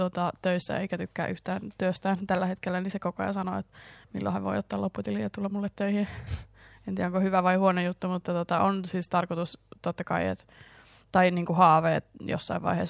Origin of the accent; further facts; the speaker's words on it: Oulu, North Ostrobothnia, Finland; Oulussa, mistä mä oon kotoisin